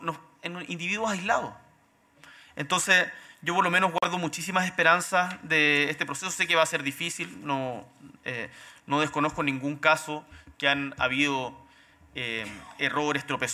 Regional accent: Chile; nos va a permitir volver a encontrarnos como chilenos y chilenas

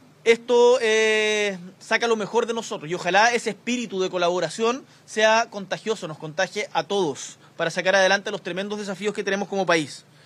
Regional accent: Chile; acá somos todos chilenos y chilenas

